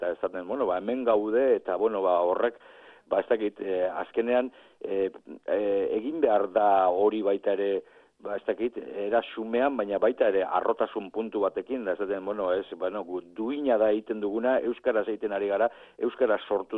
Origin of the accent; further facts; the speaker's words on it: Basque Country, Spain; Euskalduna gara eta hortan ari gara.